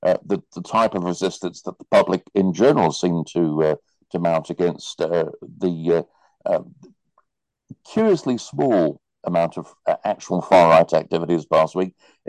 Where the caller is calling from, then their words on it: Croydon, London, United Kingdom; Indeed, as I say, I'm speaking from Croydon here, where there was just such a gathering at the end of my street.